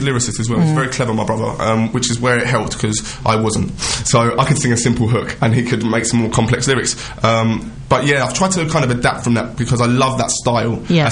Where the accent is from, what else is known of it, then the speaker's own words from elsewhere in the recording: East of England, United Kingdom; now in London, United Kingdom; I'm from Essex and I've moved to London. I've been about, so my vocal accent has changed dramatically. So there's a little bit of urban London coming through from where I've been and from the people that's been around me, but just trying to keep it very English, very British